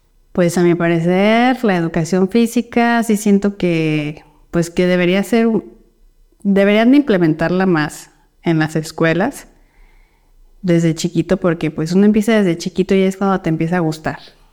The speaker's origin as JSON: {"language": "Spanish", "country": "Mexico", "said": "soy mexicana y orgullosamente."}